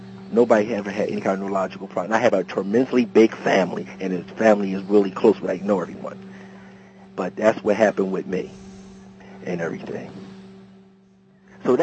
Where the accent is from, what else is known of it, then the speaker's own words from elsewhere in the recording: East Coast, United States; So a lot of people say, yeah, they can tell I'm from East Coast, people in the United States.